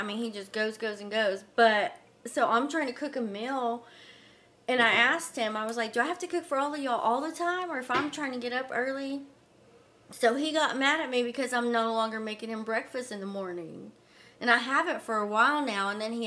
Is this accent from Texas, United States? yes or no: yes; Lubbock, Texas, United States; There's more than this dry ass town, which I grew up in. Lubbock is my hometown and I do love it.